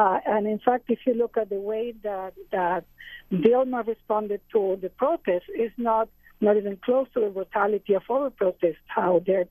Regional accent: Argentina; the same in Argentina, I'm from Argentina

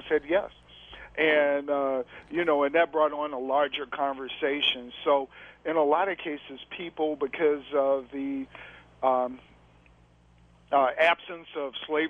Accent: Virginia, United States; And case in point, I am also from Virginia.

